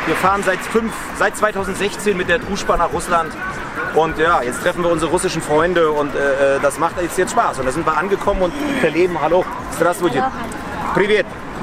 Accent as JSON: {"language": "German", "region": "East Germany", "country": "Germany", "said": "was ich als Ostdeutscher ganz normal habe"}